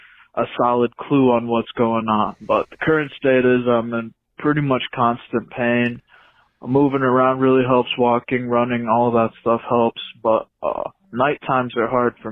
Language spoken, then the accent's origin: English; Michigan, United States; I'm from Michigan. I'm 18 years old